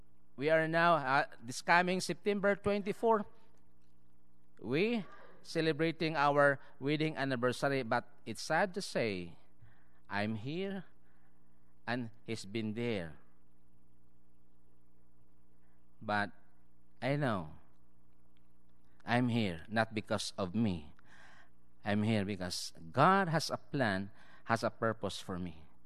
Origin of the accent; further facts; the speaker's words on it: Philippines; accent: Filipino; English is a second language; But that's my own accent. But I try to speak in an American accent. But in our school, the medium instruction is English. So here is my country. You know, Philippines has 7,100 islands.